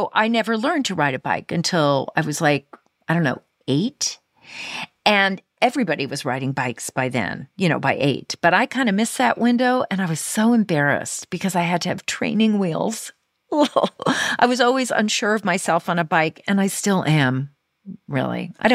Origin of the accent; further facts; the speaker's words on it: New York, United States; born there; I was born in New York, and early on, I learned to ride a tricycle, and I was good at that trike. I rode it in the hallway of our building.